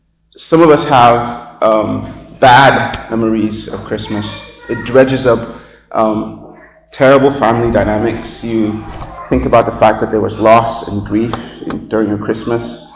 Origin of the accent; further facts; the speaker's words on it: Nigeria; If you are new, I'm one of the pastors here at Church of the Resurrection. And I grew up in Nigeria